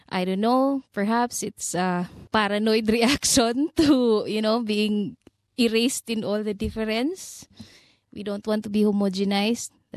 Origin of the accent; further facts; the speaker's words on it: Philippines; I am Filipino because that's who I am.